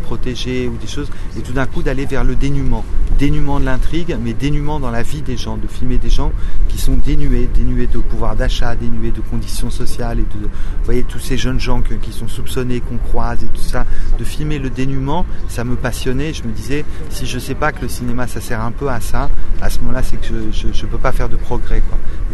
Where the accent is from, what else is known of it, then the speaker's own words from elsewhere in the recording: Roubaix, Hauts-de-France, France; La Vie des Morts, je l'ai tourné à Roubaix. Vous voyez, il a fallu, pour que je trouve ma voie, il a fallu me lester de là d'où je viens.